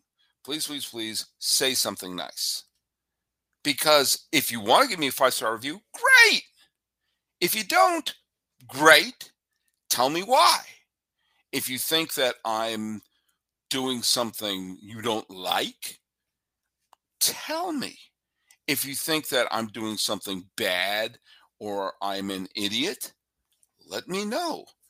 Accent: New England, United States; You know, the Red Sox, I grew up in New England.

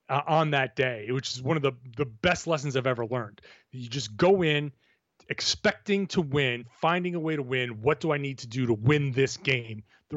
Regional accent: Newport, Rhode Island, United States; These guys are going to be down in Newport, Rhode Island, my home state

